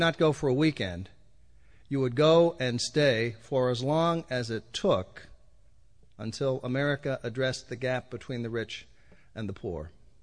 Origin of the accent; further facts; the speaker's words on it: Pennsylvania, United States; And as a young white man in a small town in Pennsylvania